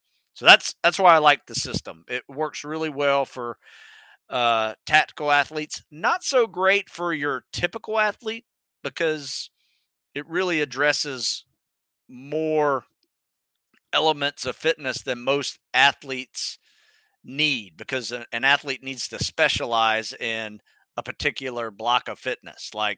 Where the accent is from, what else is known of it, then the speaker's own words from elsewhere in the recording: Florida, United States; I grew up in North Florida where there's this bunch of freshwater springs, crystal clear water, and just awesome.